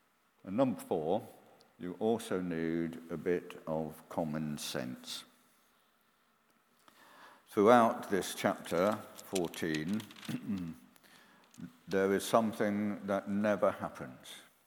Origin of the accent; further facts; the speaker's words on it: England, United Kingdom; he was an American, supported by American churches, and I was there as an English person looking at the English missionaries